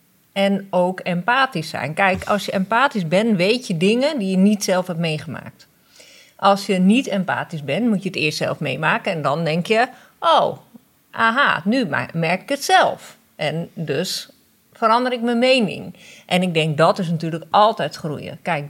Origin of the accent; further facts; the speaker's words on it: Netherlands; waar ik een voorstander van ben, ook als Nederlandse.